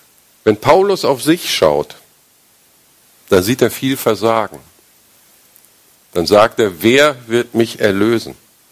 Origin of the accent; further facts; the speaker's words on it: Germany; automatisch mit der Geburt bekommen und denken im Übrigen nicht weiter drüber nach, weil ist halt so. Wir sind Deutsche.